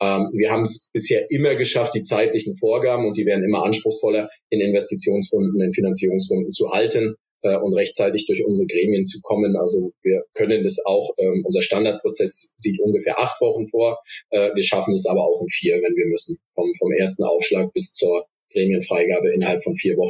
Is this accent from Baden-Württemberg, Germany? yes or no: yes; Stuttgart, Baden-Württemberg, Germany; weil hier gerade als Stuttgarter kann ich das sagen.